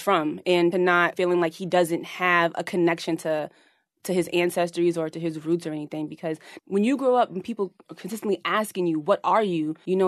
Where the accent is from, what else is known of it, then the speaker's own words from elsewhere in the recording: Boston, Massachusetts, United States; growing up in Boston, we don't really have a connection to really anything.